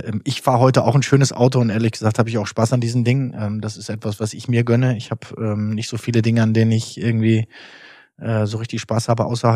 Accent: Germany; ich bin in Deutschland groß geworden.

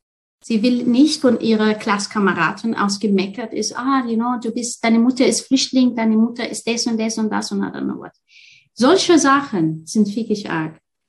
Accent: Austria; wenn wir als Österreicher nicht die Tür öffnen

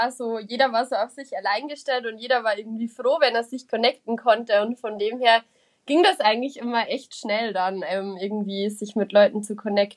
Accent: Germany; dass es als Deutscher tatsächlich sehr, sehr einfach ist, ein Visum zu bekommen für Australien

